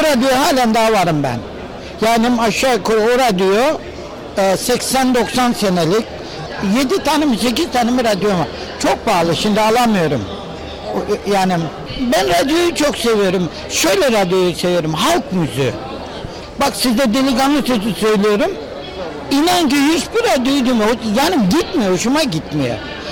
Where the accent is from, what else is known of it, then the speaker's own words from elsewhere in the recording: Günbuldu, Bayburt, Turkey; Tabii köylü çocuğu, ben Bayburt'un Aydıntepe'nin bir köyündenim. Eski adı Files, yeni adı Günbuldu. Köyüm çok güzel.